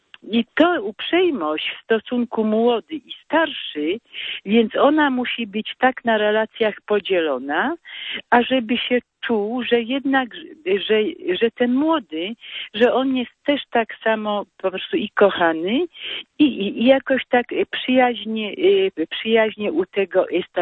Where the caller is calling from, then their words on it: Katowice, Silesian Voivodeship, Poland; Tak, ja ze Śląska dzwonię.